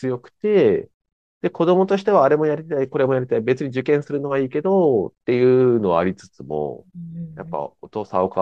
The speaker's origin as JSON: {"language": "Japanese", "region": "Tokyo", "country": "Japan", "tie": "born or raised there", "said": "その自分が子供の時は東京にいたんで、"}